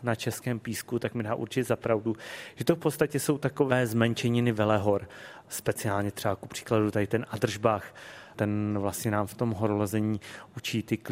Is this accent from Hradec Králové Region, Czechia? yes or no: yes; Dvůr Králové, Hradec Králové Region, Czechia; A hlavně stejně jako já, moje maminka, je to rodák ze Dvora Králové, že jo?